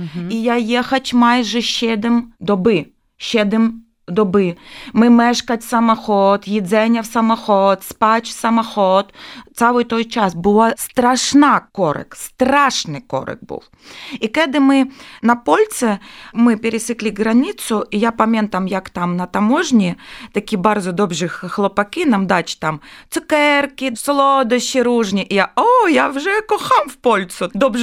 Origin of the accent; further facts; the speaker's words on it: Kharkiv, Kharkiv Oblast, Ukraine; Polish is a second language; also born or lived in Kyiv; Kiedy początek wojny, ja mieszkała w miasto Kijów, ale urodzenie moje z miasta Charków. Ja z Charkowa. Ja jestem charkowczanka.